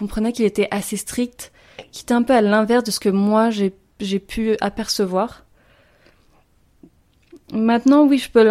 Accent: France; je suis franco-autrichienne, j'ai grandi en France, mais j'ai une mère autrichienne qui ne m'a pas parlé allemand étant petite.

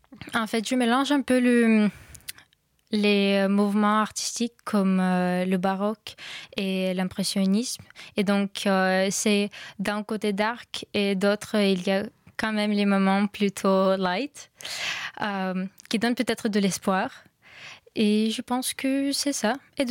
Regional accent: Kharkiv, Kharkiv Oblast, Ukraine; French is a second language; moved away as an adult; Alors, je viens de Kharkiv, donc c'est vraiment très à l'est. C'est de 30 km de la frontière avec la Russie

